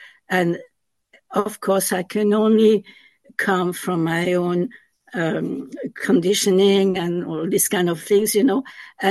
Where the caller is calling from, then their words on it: France; English is a second language; English is not my mother tongue, okay? So excuse my accent. And I am speaking to you from France